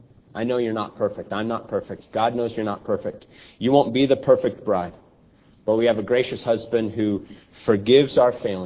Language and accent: English; Phoenix, Arizona, United States; And I grew up in Phoenix watching the Phoenix Suns, so I pay a little bit of attention to the Suns.